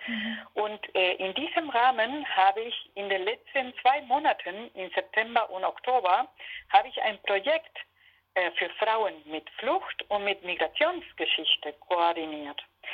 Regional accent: Argentina; German is a second language; moved away as an adult; now in Freiburg, Germany; Ich komme aus Argentinien und ich bin Argentinierin, aber ich bin auch seit fast 20 Jahren Freiburgerin. In Argentinien habe ich Jura studiert

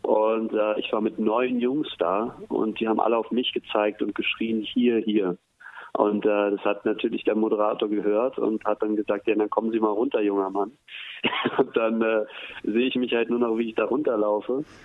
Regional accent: Berlin, Germany; ich bin ja Berliner

